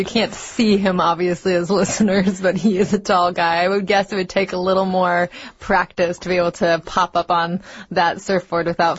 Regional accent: Montana, United States; People ask me about that too, because I come from Montana and I've done a lot of snowboarding

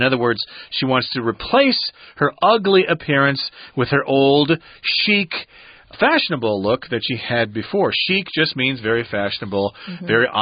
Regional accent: Texas, United States; You're from Texas? I can totally relate to that. I'm from Texas, too.

